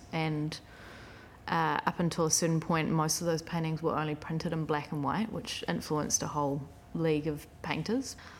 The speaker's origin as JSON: {"language": "English", "town": "Russell", "region": "Northland", "country": "New Zealand", "tie": "born or raised there", "said": "I grew up in Koro Rareka, Russell, so it wasn't far away."}